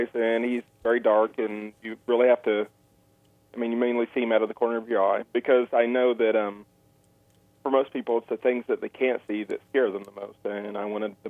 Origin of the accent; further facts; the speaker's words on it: Carthage, United States; but I certainly remember growing up in Carthage, and I used a lot of those experiences.